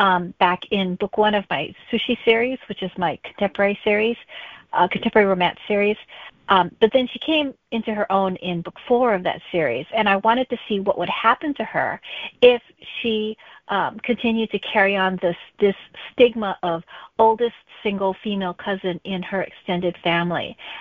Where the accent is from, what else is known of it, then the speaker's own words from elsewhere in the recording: Hawaii, United States; just because I grew up in Hawaii, but none of my stories were set in Hawaii until I started writing this series.